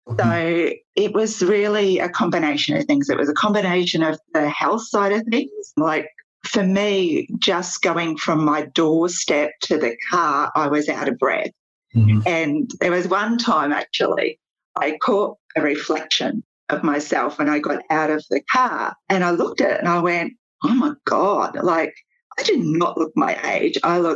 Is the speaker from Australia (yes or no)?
yes; Toowoomba, Queensland, Australia; I'm from Toowoomba and I have three beautiful boys. I'm 45, turning 46 this year